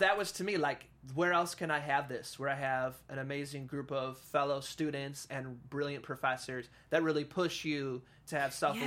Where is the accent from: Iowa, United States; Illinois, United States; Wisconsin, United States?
Wisconsin, United States; also born or lived in Florida; now in California, United States; Born and raised in Wisconsin.